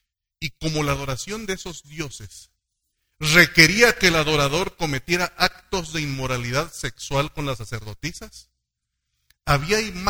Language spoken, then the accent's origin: Spanish; Mexicali, Baja California, Mexico; Yo soy de Baja California, de Mexicali, es el mismo cuadro, la Laguna Salada. Un desierto, desierto, de veras, pura arena